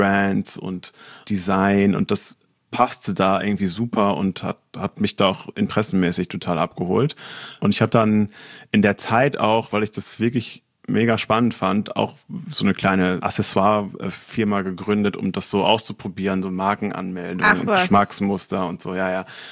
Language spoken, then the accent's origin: German; Kleve, North Rhine-Westphalia, Germany; also born or lived in Bonn / Warsaw; ich komme eigentlich vom Land aus Kleve am Niederrhein.